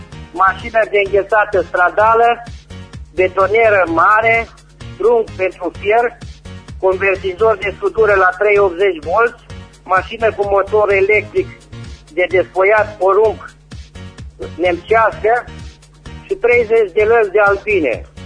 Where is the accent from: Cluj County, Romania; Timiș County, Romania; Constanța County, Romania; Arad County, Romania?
Timiș County, Romania; Răchita; din Timiș, din localitatea Răchita.